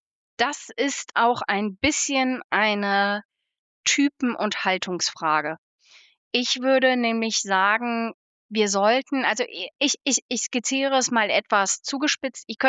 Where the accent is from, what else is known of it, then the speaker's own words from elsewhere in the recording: North Rhine-Westphalia, Germany; born there; ich komme ja, du hattest es eingangs gesagt, gebürtig aus Nordrhein-Westfalen. Da bin ich auch viele Jahre eben beruflich und ehrenamtlich unterwegs gewesen.